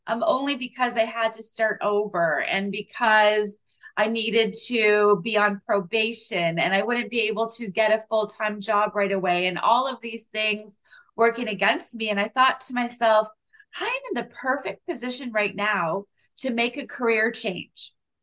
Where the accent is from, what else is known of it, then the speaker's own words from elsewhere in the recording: Windsor, Ontario, Canada; now in Toronto, Canada; Yeah, so I grew up here in Windsor and then have spent the last 16 years in the GTA.